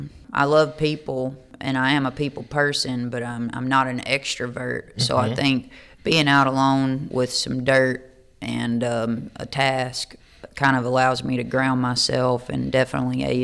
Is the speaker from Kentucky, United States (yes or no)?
yes; Kentucky, United States; also born or lived in Obion County, Tennessee; I was raised in Kentucky. I was born right across the line in Tennessee in Obion County. And my dad's a farmer in Western Kentucky